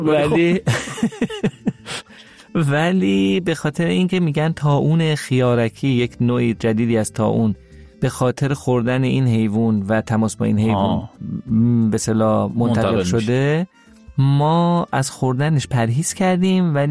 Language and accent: Persian; Iran; منم برای اینکه نشون بدم که ما ایرانی هستیم و هیچ چیزی نمیترسیم